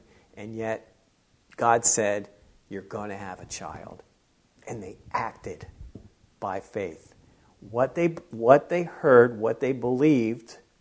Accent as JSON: {"language": "English", "region": "New Jersey", "country": "United States", "tie": "born or raised there", "said": "I was born and raised in South Jersey, grew up in South Jersey, Camden, Cherry Hill area, Pennsauken area, right outside of southern South Philly."}